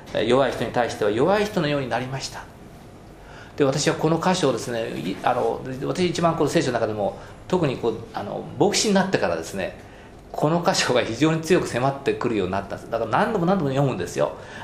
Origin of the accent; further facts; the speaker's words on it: Fukaya, Saitama, Japan; 私は埼玉県の深谷というところ出身なんですけど